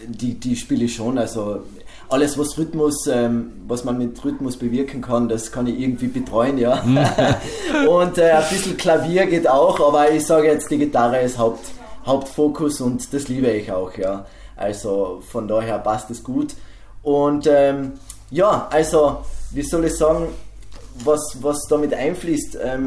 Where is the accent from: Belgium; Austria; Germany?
Austria; Velden am Wörthersee, Carinthia; Bei uns in Velden am Wörthersee